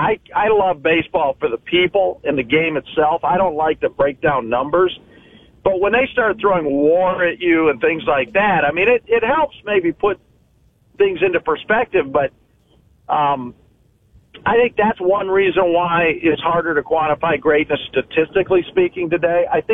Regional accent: Michigan, United States; now in California, United States; I grew up in Michigan. I'm based out west in California now.

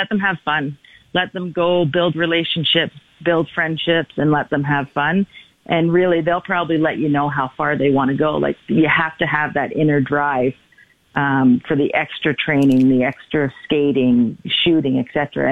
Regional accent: Toronto, Ontario, Canada; Growing up in Toronto, I think everyone's

